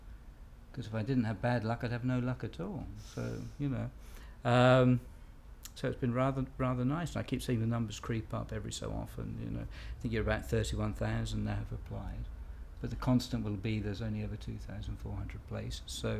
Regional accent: England, United Kingdom; now in Perth, United Kingdom; Well, currently I'm living in Perth in Scotland, but I'm English.

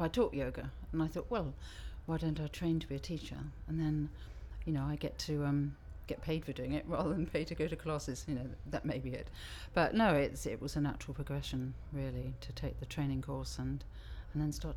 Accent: South East England, United Kingdom; I'm from Walsh in Hampshire and my date of birth was 11/4/44.

